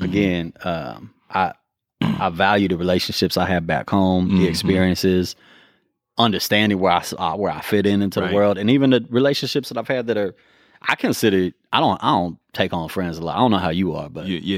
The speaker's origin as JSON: {"language": "English", "town": "Sacramento", "region": "California", "country": "United States", "said": "But I am from Sacramento. So I try to draw that line like, nah"}